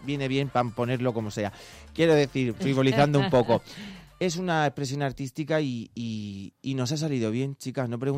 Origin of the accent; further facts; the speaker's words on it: Valencian Community, Spain; Yo soy de Alicante, pero soy de un pueblecito que está más próximo a Murcia. Entonces yo me siento de Alicante y de Murcia.